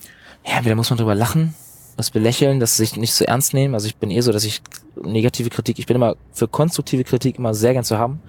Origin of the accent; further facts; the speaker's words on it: Eutin, Schleswig-Holstein, Germany; also born or lived in Bad Oldesloe; ich komme aus Eutin, aus dem Norden, bin in Bad Oldesloe geboren, aber dadurch, dass Eutin natürlich so meine Heimatstadt ist